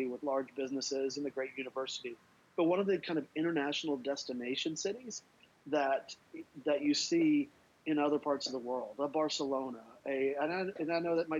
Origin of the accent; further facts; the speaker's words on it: Austin, Texas, United States; There's a difference between telling people that when I travel for work that I'm from Texas or mm-hmm. I'm from Austin.